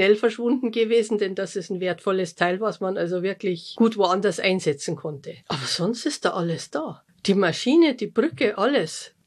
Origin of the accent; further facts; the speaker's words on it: Bavaria, Germany; als Bayer